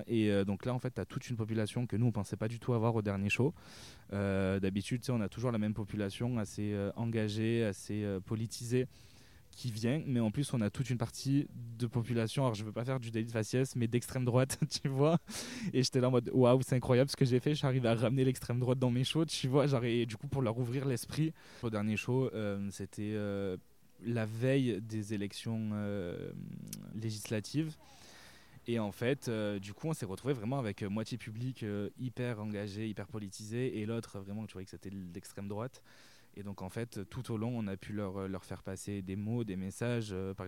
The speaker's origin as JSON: {"language": "French", "town": "Le Vigan", "region": "Occitanie", "country": "France", "tie": "born or raised there", "also_born_or_lived": "Nîmes", "said": "Je suis née à Nîmes et après j'ai grandi au Vigan depuis mon plus jeune âge. C'est un milieu assez rural, assez vieillissant"}